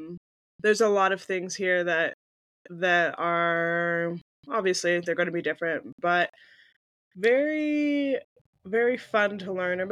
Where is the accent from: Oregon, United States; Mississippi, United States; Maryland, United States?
Oregon, United States; Portland; also born or lived in North Carolina; now in Vigo, Spain; I mean, I grew up mainly in Oregon and right outside of Portland and in Portland. And then for a small amount of time in North Carolina. So the nature was my backyard.